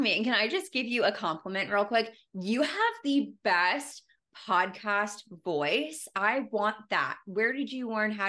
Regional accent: Pennsylvania, United States; moved away as an adult; now in Louisville, United States; But yeah, so I live in Louisville, not originally from here. I'm actually from Pennsylvania, moved here when I was 18.

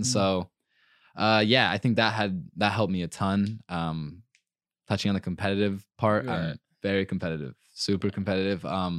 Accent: Phoenix, Arizona, United States; I'm from Phoenix, Arizona. Lived there since I was 15 years old. Pretty normal childhood, to be honest.

